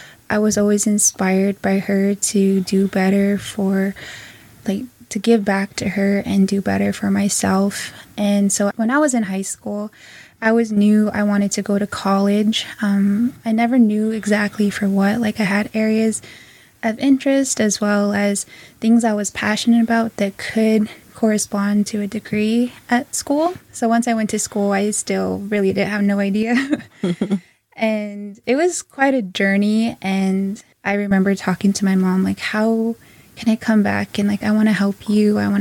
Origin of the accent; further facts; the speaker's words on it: Dulce, New Mexico, United States; and I am from Dulce, New Mexico. I am part of the Hickory Apache Nation.